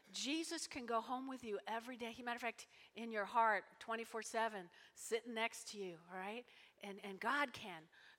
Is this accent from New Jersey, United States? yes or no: yes; New Jersey, United States; also born or lived in Brooklyn; I was born in Brooklyn, raised in North Jersey.